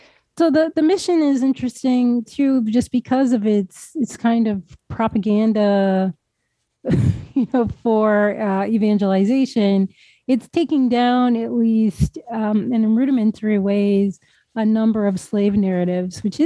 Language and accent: English; United States; which is also just mind-boggling as an American.